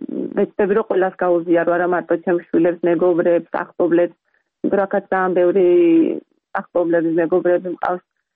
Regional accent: Batumi, Adjara, Georgia; now in United States; ზღვის ქალაქში გავიზარდე, ბათუმში გავიზარდე და დღეშის სამჯერ დაბხულობით სულ თითქმის ზღვაზე ვიყავით, იმიტომ რომ ძალიან ახლოს ვცხოვრობ პირდაპირ ცენტრში ქალაქში

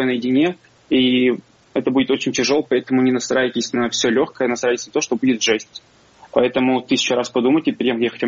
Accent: Crimea, Ukraine; я крымский татарин, не татарин, не из Татарстана, я не турок, я не украинец, я не русский, я крымский татарин.

